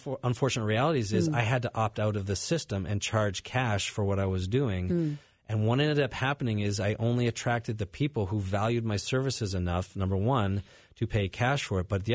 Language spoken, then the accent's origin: English; Canada; moved away; I come from Canada and their healthcare system, their model, and I grew up with it. And I love my Canadian heritage